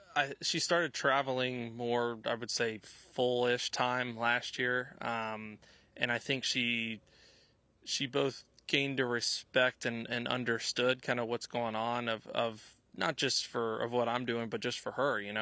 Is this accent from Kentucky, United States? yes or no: yes; Louisville, Kentucky, United States; growing up in Louisville, it kind of, and then her in Chicago brought back some fall vibes for both of us.